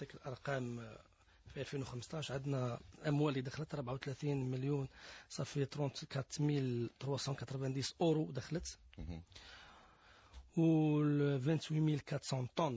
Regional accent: Algeria; احنا مش وسطنا التمر، احنا عندنا في الجزائر غالي، كيف انتم تصدروا؟

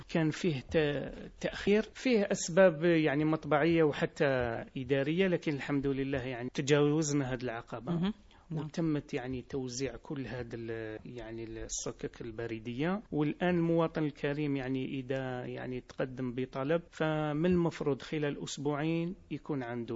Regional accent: Algeria; وهذه يعني ثقافة جديدة علينا احنا كجزائريين.

